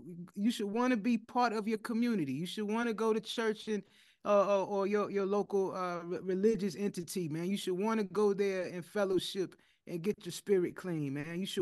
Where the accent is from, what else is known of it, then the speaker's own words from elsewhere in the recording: Kansas City, Missouri, United States; Like, yo, we're all from Kansas City. Our team won.